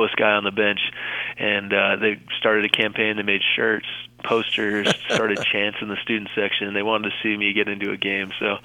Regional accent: Dallas, Texas, United States; I grew up in Dallas, Texas, and was part of the Bible Belt

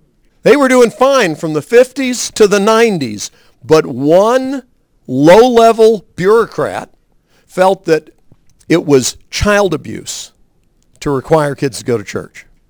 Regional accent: Montreat, North Carolina, United States; When I was growing up in Montreat, right as I was going to college there

